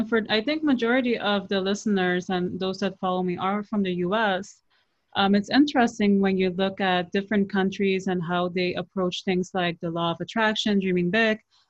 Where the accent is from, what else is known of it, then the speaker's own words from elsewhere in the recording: Netherlands; because we're both from the Netherlands